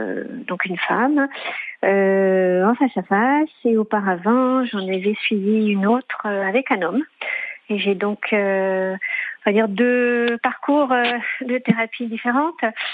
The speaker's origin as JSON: {"language": "French", "town": "Paris", "region": "Île-de-France", "country": "France", "said": "Et moi-même, bon, je suis parisienne"}